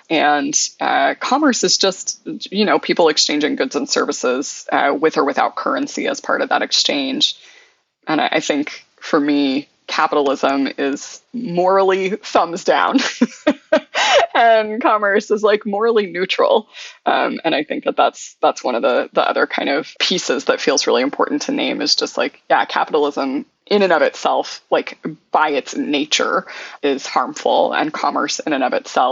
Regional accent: Louisiana, United States; also born or lived in New Orleans; now in Brooklyn, United States; I'm from Louisiana many generations. I lived in New Orleans for the last 17 years, though most of my family lives in the further west in Louisiana in Cajun country.

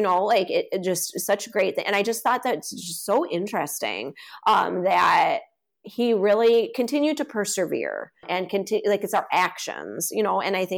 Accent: Illinois, United States; I grew up in Illinois. So like that was the land of Lincoln.

